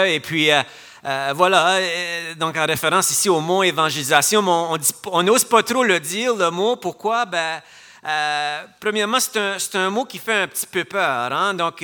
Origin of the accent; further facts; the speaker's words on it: Edmundston, New Brunswick, Canada; je suis natif d'ici, d'Edmundston. J'ai grandi dans cette église ici.